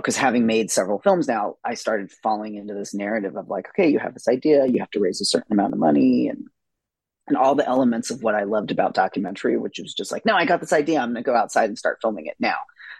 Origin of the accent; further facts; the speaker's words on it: California, United States; Well, I have to also acknowledge that I grew up in California, and I also grew up in California in a very conservative part, which was Central California.